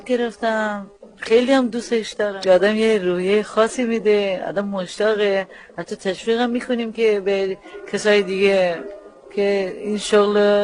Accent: Jirdeh, Gilan, Iran; مال روستای تابه جیرده هستم، شفت فومن. اسم روستامون جیرده است.

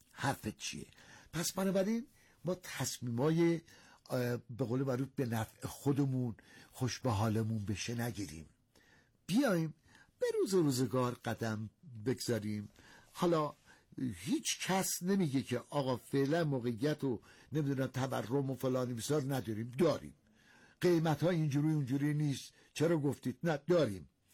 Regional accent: Iran; نمیگم چون ما ایرانی هستیم ما در دنیا کم نظیریم

